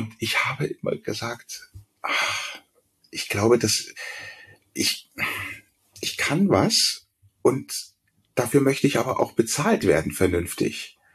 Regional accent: Berlin, Germany; born there; accent: Munich; now in Munich, Germany; ich bin ja gebürtiger Berliner, bin zwar seit 75 in München, aber ich habe tatsächlich eher einen münchnerischen Akzent gehabt.

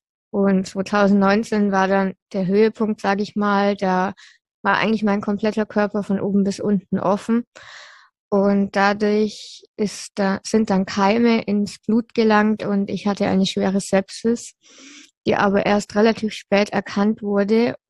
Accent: Würzburg, Bavaria, Germany; born there; ich bin in Würzburg geboren, meine Eltern haben damals noch in Würzburg gelebt

